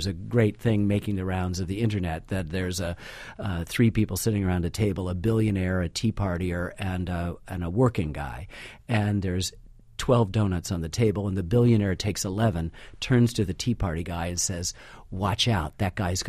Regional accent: New Hampshire, United States; Lexington and Concord are in the state of Massachusetts and not my home state of New Hampshire.

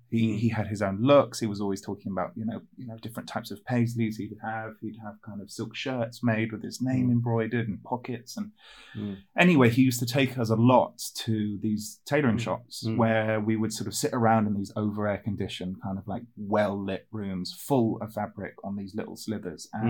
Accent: Hong Kong; born there; I was born in Hong Kong.

